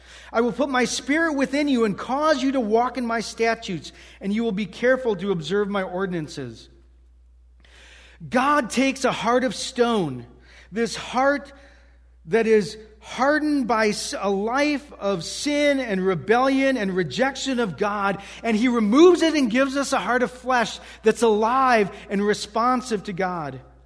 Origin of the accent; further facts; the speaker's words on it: Waukesha, Wisconsin, United States; His mom attended the Alliance Bible Church in my hometown in Waukesha.